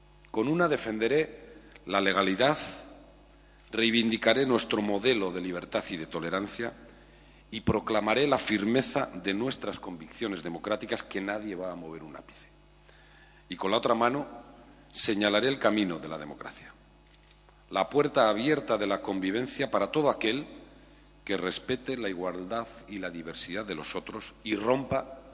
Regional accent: Basque Country, Spain; Los vascos somos vascos y estamos muy orgullosos de ellos.

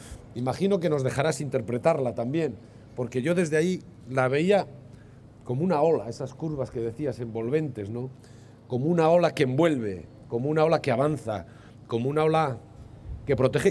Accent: Basque Country, Spain; nos conozca también por nuestras ciudades, por nuestra Green Capital vitoriana

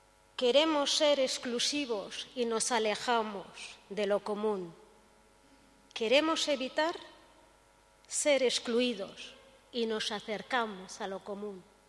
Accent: Guernica, Basque Country, Spain; Y yo, dos particularidades traigo, de donde vengo y con quienes vengo. Guernica.

